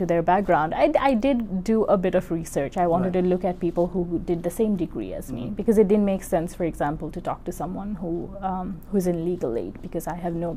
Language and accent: English; Bangladesh; I was born and brought up in Bangladesh. 24 years of my life was spent in Bangladesh.